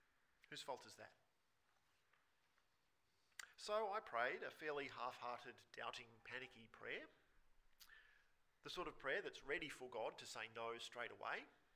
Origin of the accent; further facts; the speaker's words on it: Australia; See, this passage makes me uncomfortable because I'm an Australian and I live with a bunch of Australians